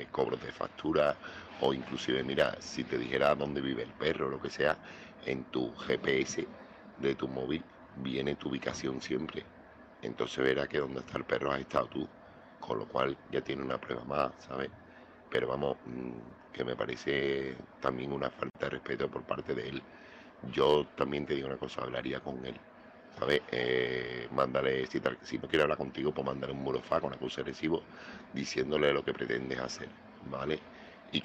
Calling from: Seville, Andalusia, Spain; corresponsal de Sevilla

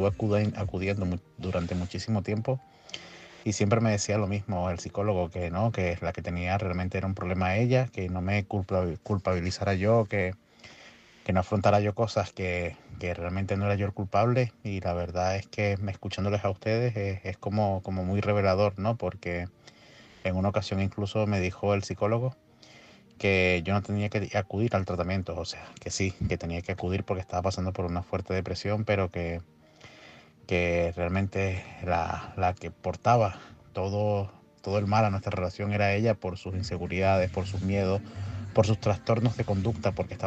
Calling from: Tenerife, Canary Islands, Spain; de Tenerife y la verdad es que tu programa de hoy está siendo bastante, bastante educativo.

